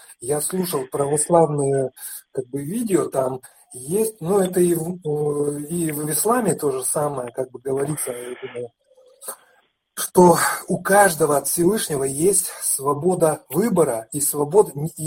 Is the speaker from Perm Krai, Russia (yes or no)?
no; Chelyabinsk Oblast, Russia; здесь живу я в Челябинске, а вообще я родом с Челябинской области, тут не так далеко, 100 километров, как бы.